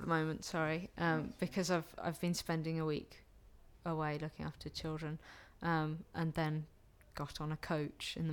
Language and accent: English; Bromsgrove, West Midlands, United Kingdom; My date of birth is the 3rd of the 11th, 1989, and I'm from Bromsgrove in Worcestershire.